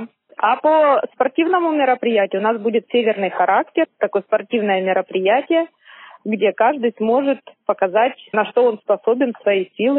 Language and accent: Russian; Donetsk, Donetsk Oblast, Ukraine; moved away as an adult; Я сама из Донецка. В 2014 году я оттуда приехала.